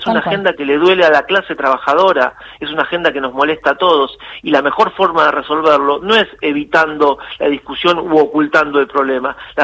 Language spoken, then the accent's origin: Spanish; Argentina; nos duele como argentinos, como gente de bien